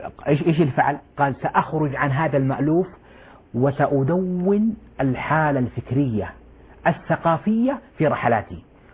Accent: Saudi Arabia

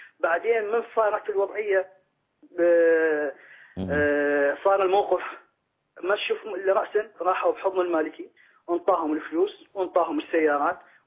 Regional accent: Baghdad, Baghdad Governorate, Iraq; طبعا انا من بغداد

